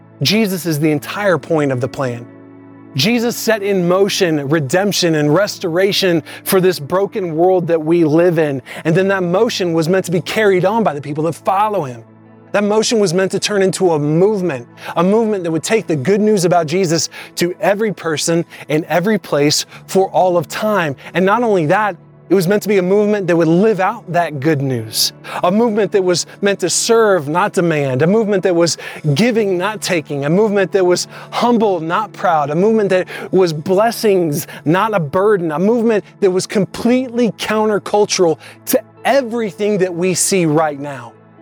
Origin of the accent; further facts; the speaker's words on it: Indiana, United States; Growing up in Indiana, you just didn't do that as often. It's just not like Colorado.